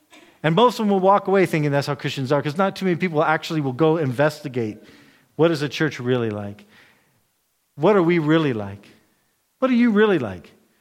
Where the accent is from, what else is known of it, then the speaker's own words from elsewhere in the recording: United States; because I'm an American.